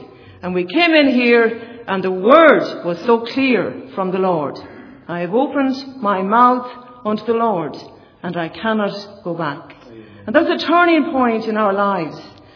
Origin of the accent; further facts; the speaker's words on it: west of Ireland, Ireland; the west of Ireland, and never knew anything of the need to be converted as a young person growing up.